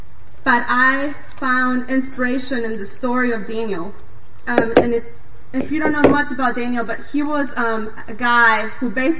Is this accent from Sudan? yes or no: no; Managua, Nicaragua; English is a second language; I grew up in Managua, Nicaragua. It is the second poorest country in the Western Hemisphere.